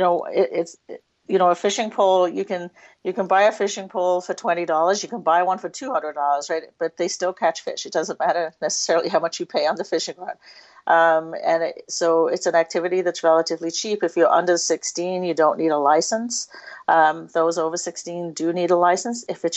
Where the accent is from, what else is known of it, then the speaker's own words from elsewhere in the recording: England, United Kingdom; moved away as an adult; now in Wisconsin, United States; I am originally from England, so if I sound funny sometimes, I just blame it on that accent. But I did not fish growing up in England. I moved to Wisconsin in my early 20s to do a master's degree at Stevens Point